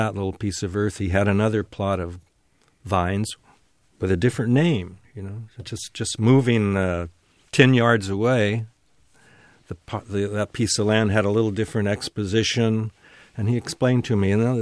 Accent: San Luis Obispo, California, United States; I was raised in San Luis Obispo, and in those days there were no vineyards there to speak of.

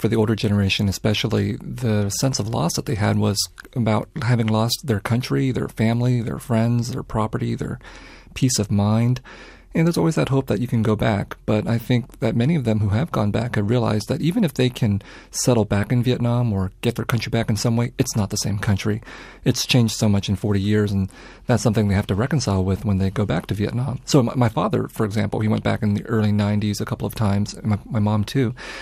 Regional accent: San Jose, California, United States; Yeah, I grew up in San Jose. Yeah.

